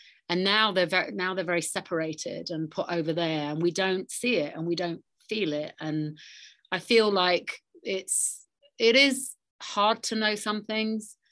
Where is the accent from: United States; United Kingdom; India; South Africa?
United Kingdom; London; The London Film Festival was always a lovely thing for me because it's my hometown